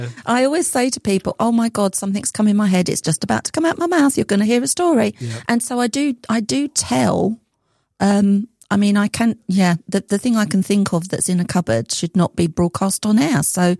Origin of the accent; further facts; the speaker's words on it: Leyton, London, United Kingdom; born there; I was born in Leighton, East London.